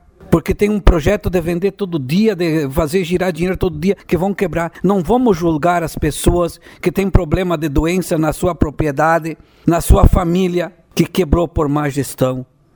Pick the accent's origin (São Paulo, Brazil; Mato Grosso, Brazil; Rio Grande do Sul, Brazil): Rio Grande do Sul, Brazil; Ronda Alta; dou muito valor à comunidade rondaltense, uma terra que eu amo, um povo que eu quero bem, porque aqui onde eu nasci, aqui onde eu criei minha família